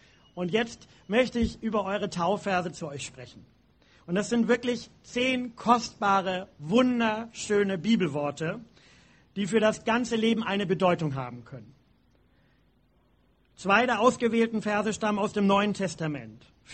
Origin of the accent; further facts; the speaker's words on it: Pinneberg, Schleswig-Holstein, Germany; bei uns in Pinneberg, in meiner Heimatgemeinde im Norden